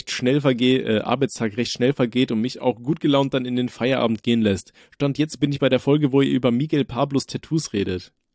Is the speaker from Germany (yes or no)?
yes; Osnabrück, Lower Saxony, Germany; Ich komme aus Osnabrück